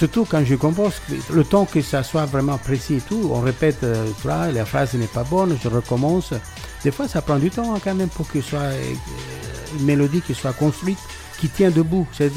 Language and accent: French; Italy; now in France; Mais avant d'arriver en France, parce que je viens d'Italie, j'avais toujours de la musique dans la tête.